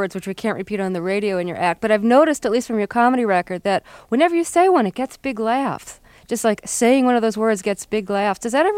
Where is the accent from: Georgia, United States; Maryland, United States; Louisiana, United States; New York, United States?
New York, United States; I grew up in New York